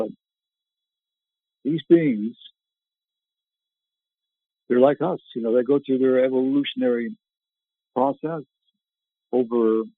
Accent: Canada; I grew up in Canada. I was terribly shy.

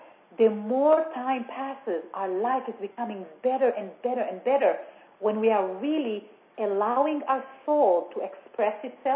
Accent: Israel; When I lived, I grew up in Israel, and I in a really very power-dominated, fear-based society. It's a country that's war-ridden.

